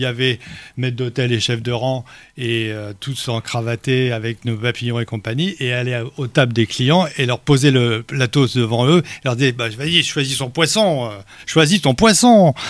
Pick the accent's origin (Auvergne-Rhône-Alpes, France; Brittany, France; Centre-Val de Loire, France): Brittany, France; Trélévern; Donc je viens de ma Bretagne plus profonde, encore plus, c'est plus à